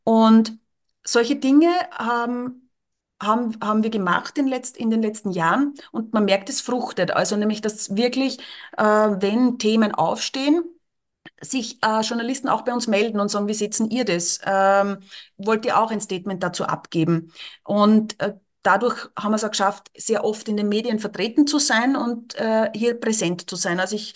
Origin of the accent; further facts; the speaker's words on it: Lower Austria, Austria; Aber das sehen wir einfach hier auch bei uns in Niederösterreich und natürlich auch in Österreich.